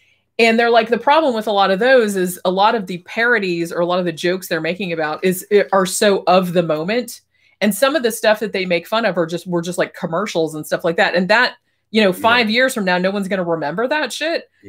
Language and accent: English; Daytona Beach, Florida, United States; because like, you know, I grew up in Daytona. All we had was like fucking country stations and like classic rock and shit.